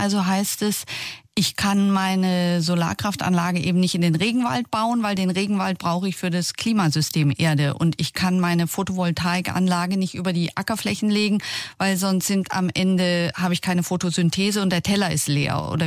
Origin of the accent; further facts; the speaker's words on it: Germany; Bei uns in Deutschland, bei Ihnen in der Schweiz wird es ähnlich sein.